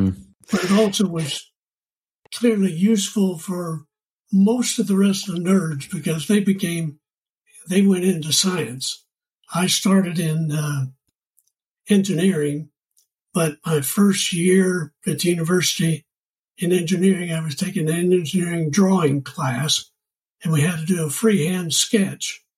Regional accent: Oak Ridge, Tennessee, United States; I grew up in Oak Ridge, Tennessee, which is the atomic city. And it was a wonderful place to grow up.

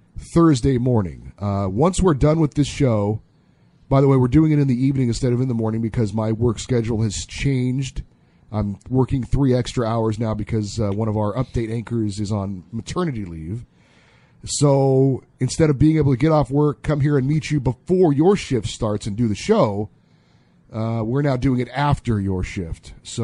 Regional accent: California, United States; also born or lived in Hawaii; look, I was born in Hawaii and raised in California

